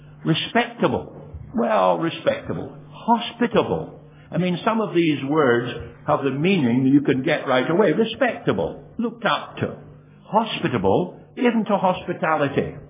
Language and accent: English; Scotland, United Kingdom; And where do you come from? Scotland. Well, they know that. Scotland.